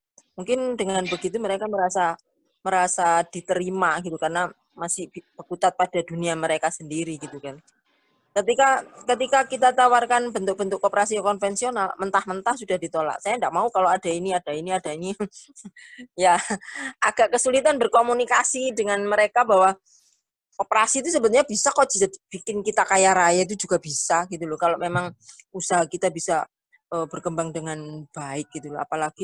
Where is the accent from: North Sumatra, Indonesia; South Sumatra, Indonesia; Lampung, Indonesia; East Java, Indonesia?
East Java, Indonesia; Malang; Kebetulan saya dari Malang.